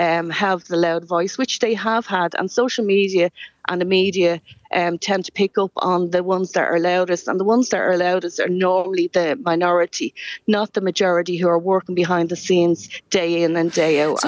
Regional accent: Ballymun, County Dublin, Ireland; Well, growing up in Ballymun, that's exactly the same story. It didn't matter how hard we worked in Ballymun.

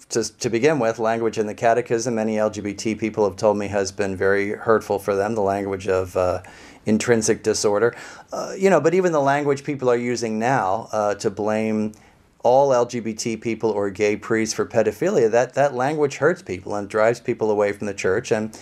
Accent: Pennsylvania, United States; I am. I'm from Pennsylvania, and this is a terrible thing for Pennsylvania

